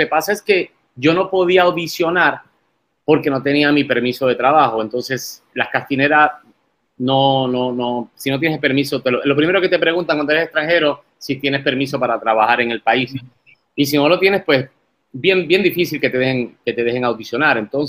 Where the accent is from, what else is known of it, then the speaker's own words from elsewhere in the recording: Puerto Rico; de San Juan, Puerto Rico, tío. Y nos echamos a reír. Y él me dice, ¿que tú eres puertorriqueño? Y le digo, sí, yo soy puertorriqueño. Y me dice, pero es que para mí eres andaluz.